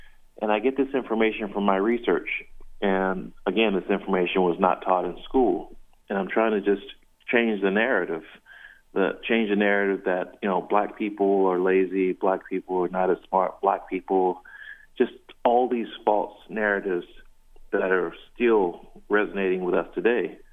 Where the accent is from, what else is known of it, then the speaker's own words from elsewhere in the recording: South Carolina, United States; I think for me, growing up in the South, I grew up in South Carolina, and I would see Klan rallies